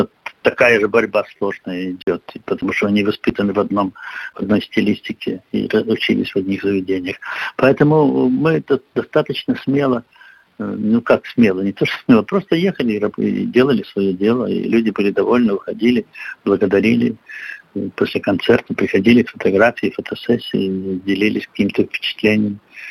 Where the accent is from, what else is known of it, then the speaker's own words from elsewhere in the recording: Gomel, Gomel Region, Belarus; мы провинциалы, мы из Гомеля